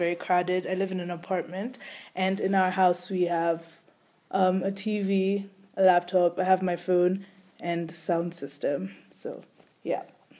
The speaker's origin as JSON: {"language": "English", "country": "Kenya", "said": "I live in Mombasa, Kenya. I'm Kenyan. I live in a very urban place, so there's a lot of noise. It's very crowded. I live in an apartment"}